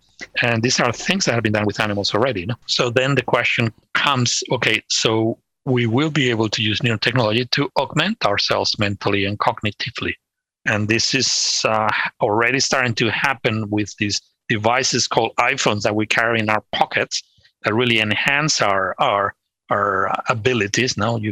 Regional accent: Madrid, Community of Madrid, Spain; He could track down which neighborhood in Madrid I grew up in.

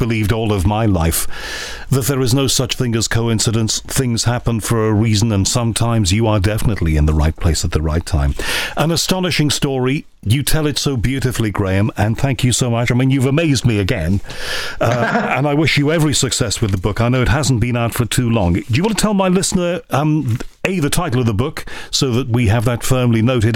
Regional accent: Liverpool, North West England, United Kingdom; I'm originally from Liverpool.

